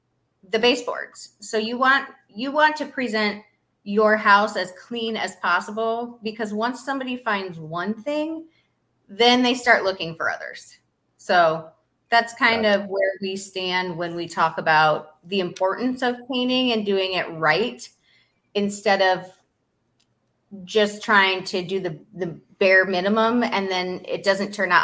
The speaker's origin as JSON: {"language": "English", "region": "Iowa", "country": "United States", "said": "We are not from Florida. We're from the Midwest. He's from Illinois. I'm from Iowa."}